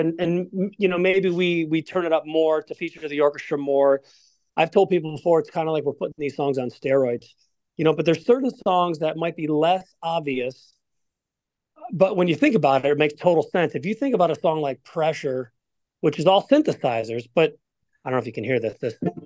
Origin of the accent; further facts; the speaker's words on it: Cleveland, Ohio, United States; I grew up in Cleveland.